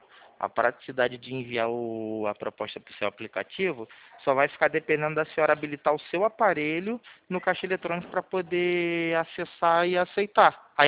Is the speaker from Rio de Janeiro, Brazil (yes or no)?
yes; Rio de Janeiro, Brazil; Eu sou do Rio de Janeiro, aqui do centro.